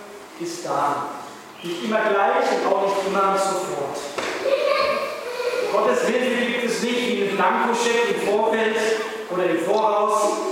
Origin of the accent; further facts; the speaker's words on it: Germany; Da bin ich auch in Österreich ja schon ein bisschen. Ne? Wenn man hierher kommt als Deutscher, man sieht die großen, schönen Berge.